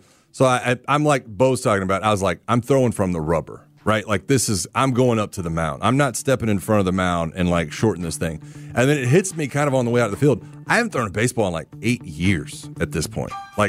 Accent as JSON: {"language": "English", "town": "Pensacola", "region": "Florida", "country": "United States", "tie": "born or raised there", "said": "I threw out a first pitch one time, my hometown, at the AA affiliate down there, the Pensacola Blue Wahoos."}